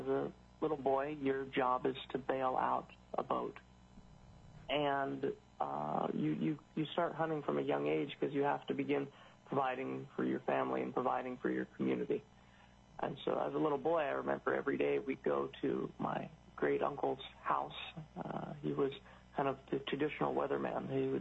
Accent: Alaska, United States; I grew up partly in St. Lawrence Island, Yamble, in the Bering Straits, where we grew up in a community of about 800 people where everybody was Alaska Native.

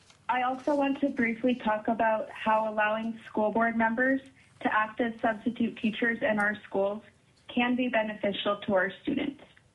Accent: Tok, Alaska, United States; I am from Tok, Alaska, and I am representing myself as a student and a concerned lifelong Alaska resident.

